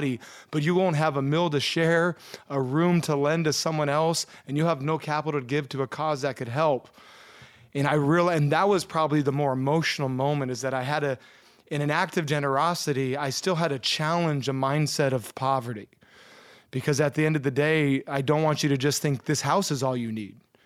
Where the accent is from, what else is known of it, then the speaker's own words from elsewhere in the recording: Hawaii, United States; I mean, we grew up in Hawaii.